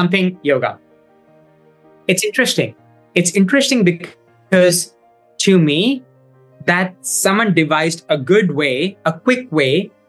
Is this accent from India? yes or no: yes; India; You know, I grew up in India.